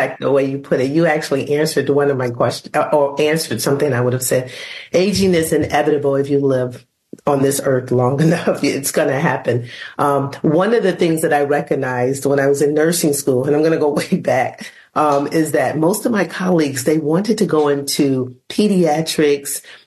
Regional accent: Michigan, United States; I'm originally from Michigan, and I worked in the education system because of where I lived.

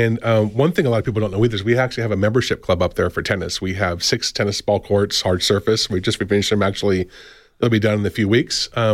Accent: California, United States; now in Tucson, United States; I grew up in Southern California, and of course the ocean sunset's pretty spectacular, but nothing beats a Tucson sunset.

